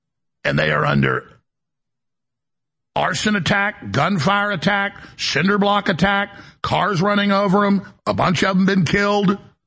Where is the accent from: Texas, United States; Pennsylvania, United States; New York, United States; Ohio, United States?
Texas, United States; Dallas; I grew up in Dallas in the 1980s when it was the murder capital.